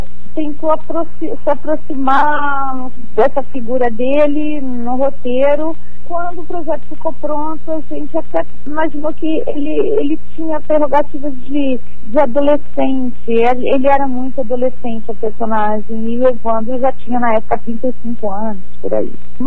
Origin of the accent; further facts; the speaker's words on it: São Paulo, Brazil; representava isso principalmente para mim, que sou paulista